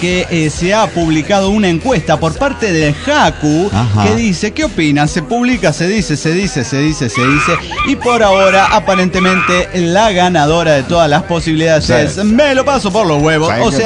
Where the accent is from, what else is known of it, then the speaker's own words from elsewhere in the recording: Mexico City, Mexico; now in Kilgore, United States; de Kilgore, United States.